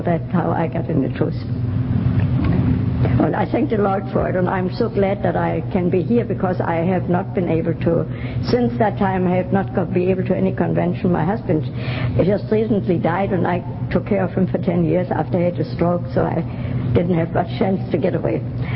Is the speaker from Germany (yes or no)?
yes; Germany; English is a second language; moved away; since I come from Germany and had been going to the bar and also been dispelled from my home.